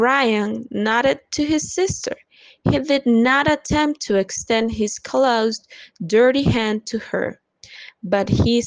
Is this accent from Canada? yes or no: no; Honduras; English is a second language; Okay, I am from Honduras. It is a beautiful country located in Central America.